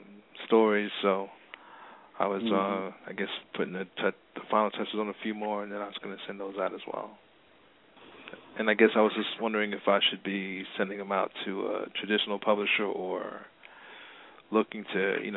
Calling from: New York, United States; I'm calling. … I'm calling from New York.

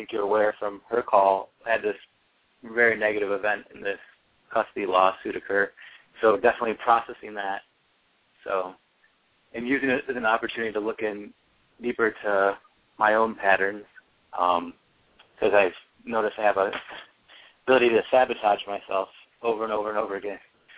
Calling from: Attica, Michigan, United States; from Attica, Michigan.

